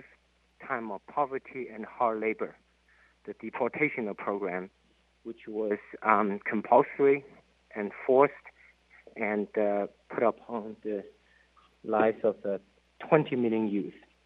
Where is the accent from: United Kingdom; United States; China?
China; I grew up in China, People's Republic of China, and actually in a very difficult time called Cultural Revolution